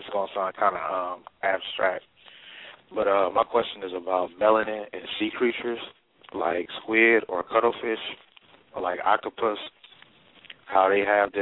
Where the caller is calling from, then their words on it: Milwaukee, Wisconsin, United States; I'm calling from Milwaukee, Wisconsin.